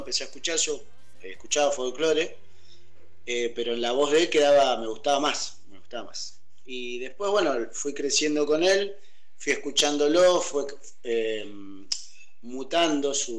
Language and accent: Spanish; Buenos Aires Province, Argentina; yo soy de Buenos Aires, me encanta la fusión de Capital Federal con la costa.